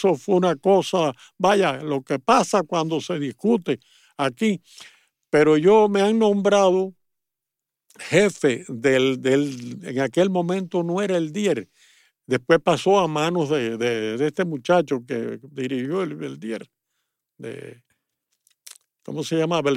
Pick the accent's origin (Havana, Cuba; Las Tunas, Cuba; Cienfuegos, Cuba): Las Tunas, Cuba; Manatí; Yo soy de Dumañuecos, Manatí, Las Tunas. Pero el municipio era en aquella época Oriente, que era, pero Las Tunas pertenecía a Oriente.